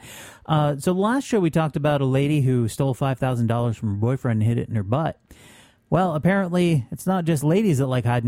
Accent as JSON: {"language": "English", "region": "Vermont", "country": "United States", "tie": "born or raised there", "said": "About my home state of Vermont, which is nowhere near Florida."}